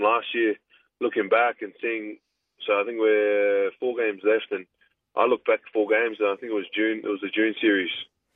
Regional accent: New Zealand; I remember growing up, I grew up in New Zealand, so I remember watching the Crusaders.

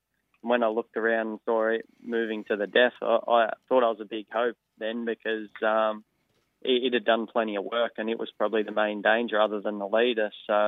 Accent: Temora, New South Wales, Australia; wouldn't mind taking her down to Tamora for the Tamora Cup, which is my hometown cup too.

